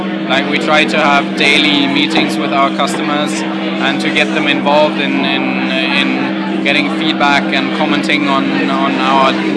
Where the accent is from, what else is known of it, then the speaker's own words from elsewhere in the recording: Gothenburg, Västra Götaland, Sweden; I'm from Sweden, from Gothenburg.